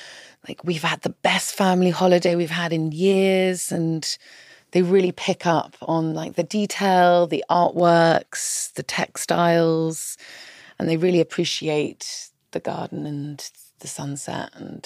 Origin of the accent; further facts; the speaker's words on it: South East England, United Kingdom; I grew up in the New Forest, you know, I grew up in nature. So it was sort of coming back home to what I knew as a child.